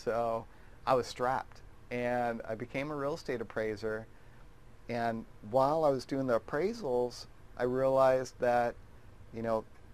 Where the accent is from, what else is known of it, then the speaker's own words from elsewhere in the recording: United States; because as an American, you could just charge a lot more.